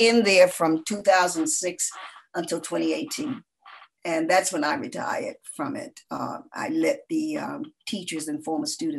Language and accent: English; Atlanta, Georgia, United States; I always worked with kids when I was growing up in Atlanta.